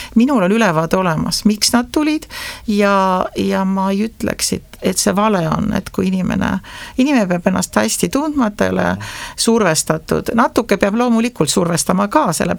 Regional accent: Saare County, Estonia; me oleme saarlased, minu arvates, et kes siis veel, me peame ise niimoodi kokku hoidma.

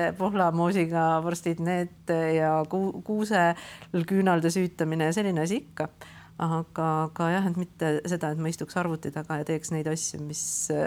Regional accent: Saare County, Estonia; ma olen sündinud ja kasvanud Eestimaa kõige suurema saare peal.

